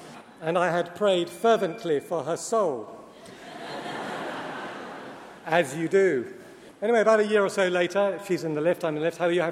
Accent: Scotland, United Kingdom; I don't want to be racist, but I'm Scottish and Jewish, and this is costing me a fortune going up and down in this letter.

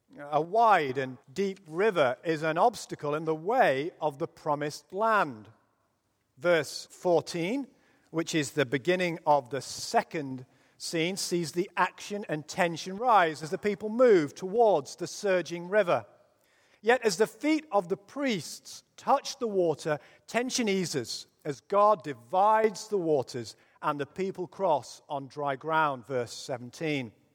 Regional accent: England, United Kingdom; It was a coming-of-age moment for me when I realized being an English sporting fan in any sport was a heavy burden to bear.

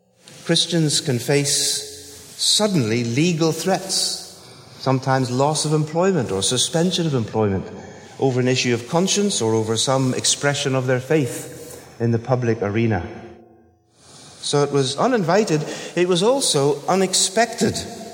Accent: Belfast, Northern Ireland, United Kingdom; It probably wasn't like the Sunday school flannel graph that I was brought up on in the Sunday school in Belfast.

